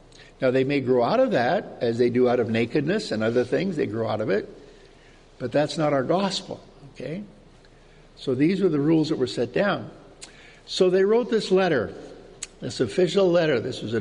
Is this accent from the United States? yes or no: no; Canada; I'm a Canadian, right?